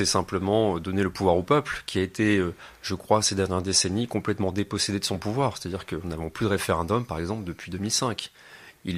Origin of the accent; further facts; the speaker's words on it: France; Moi, je suis français, je suis pas allemand